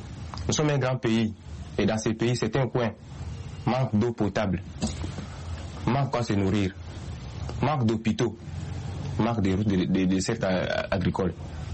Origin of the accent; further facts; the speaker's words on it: Lubumbashi, Haut-Katanga, DR Congo; born there; Je suis né à Lubumbashi. J'ai 35 ans et je suis médecin de la République démocratique du Congo.